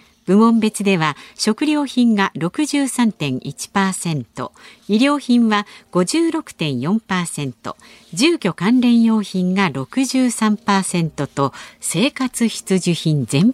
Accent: Kanto, Japan; 関東人としてお祭りのおみこし担ぎではわっしょいわっしょいがつきものだから

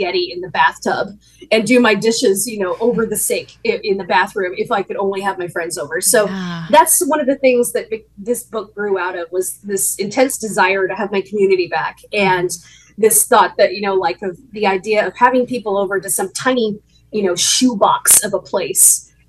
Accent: United States; being an American feels like a complicated thing right now.

